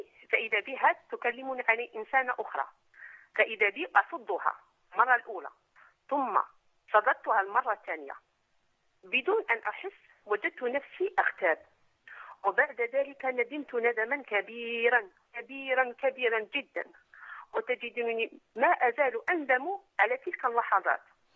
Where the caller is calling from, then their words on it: Algeria; انا اخت من الجزائر